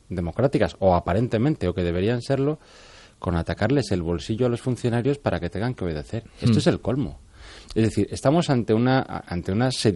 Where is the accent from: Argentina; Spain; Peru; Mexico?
Spain; Catalonia; los que somos independentistas y catalanes de pura cepa